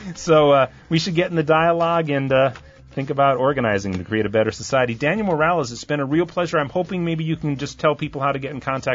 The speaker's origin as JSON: {"language": "English", "country": "Italy", "tie": "born or raised there", "said": "it definitely got used in the country that is sort of my second home country because I grew up partly in Italy."}